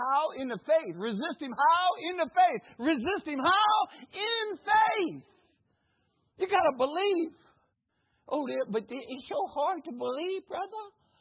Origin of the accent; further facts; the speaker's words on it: New Orleans, Louisiana, United States; See, I'm from New Orleans. We called it neutral ground.